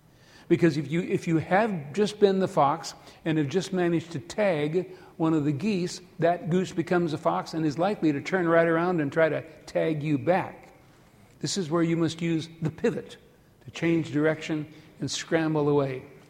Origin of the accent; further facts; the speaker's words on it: Redfield, South Dakota, United States; Aberdeen is where I went to college. It's 40 miles north of my hometown of Redfield.